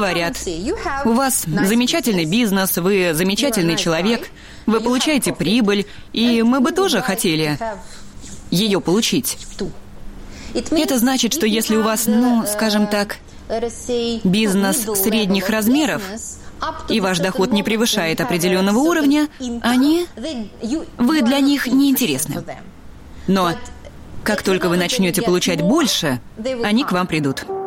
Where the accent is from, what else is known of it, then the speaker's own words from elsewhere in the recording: Ukraine; first language ru; now in United States; Я украинка. Сейчас уже скорее американская украинка. Но мой родной язык русский. Как определить свою национальную принадлежность? Я родилась в Советской Украине, выросла в Советском Союзе. У меня польские и белорусские корни со стороны отца, а моя мама корнями из России